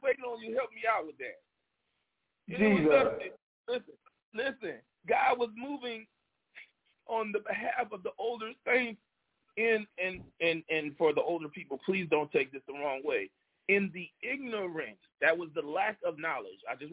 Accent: Louisiana, United States; growing up in Louisiana, when our pastor was at the church house.

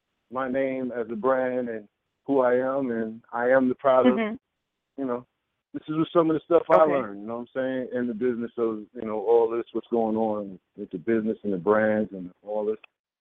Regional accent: Brooklyn, New York, United States; I'm from Brooklyn, New York.

